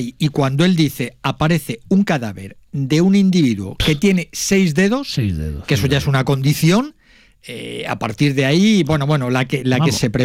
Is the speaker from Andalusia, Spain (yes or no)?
no; Castile and León, Spain; Nosotros somos castellano-leoneses, sí.